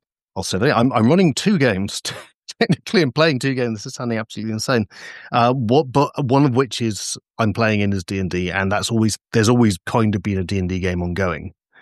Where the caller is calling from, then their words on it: Leeds, Yorkshire and the Humber, United Kingdom; Probably not that far away. So I'm just outside Leeds.